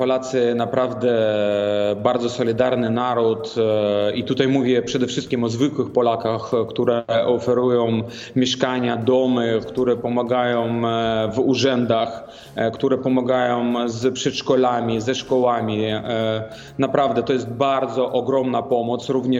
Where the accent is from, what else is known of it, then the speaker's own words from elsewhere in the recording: Grodno Region, Belarus; Ja jestem sam, pochodzę z Grodzieńszczyzny